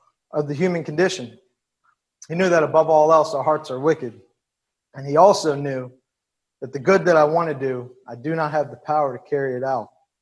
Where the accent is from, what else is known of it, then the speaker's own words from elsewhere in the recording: Baltimore, Maryland, United States; I'm from Baltimore. I can't even grow a garden.